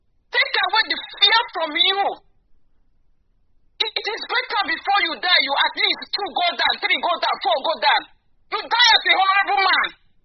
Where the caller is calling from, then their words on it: Denmark; I'm calling from Denmark.